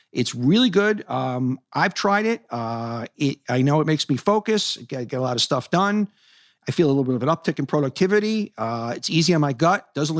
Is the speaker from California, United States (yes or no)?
no; Hollis Hills, New York, United States; I grew up in Hollis Hills, 212th Street, 85th Avenue.